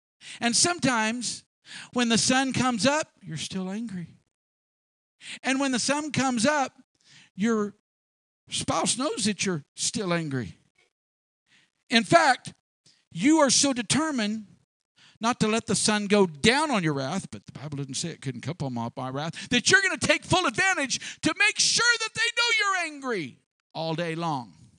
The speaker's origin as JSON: {"language": "English", "country": "Ireland", "said": "Because you know I'm Irish and I've got a temper."}